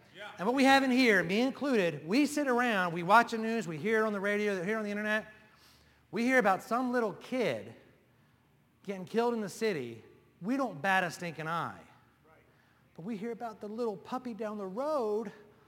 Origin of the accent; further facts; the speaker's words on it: Maryland, United States; I grew up in Maryland. You don't get much liberal, more liberal than Maryland. I grew up there where everybody was the same